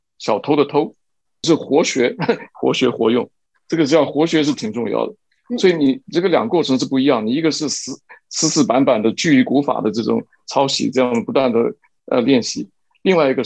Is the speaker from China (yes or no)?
no; Taiwan; born there; 这个我是台湾出生的，是台湾的这个所谓的外省人嘛。